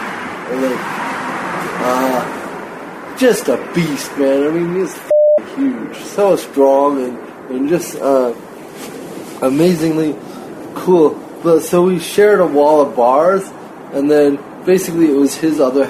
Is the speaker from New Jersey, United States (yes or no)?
no; St. Paul, Minnesota, United States; born or raised there; also born or lived in Cameroon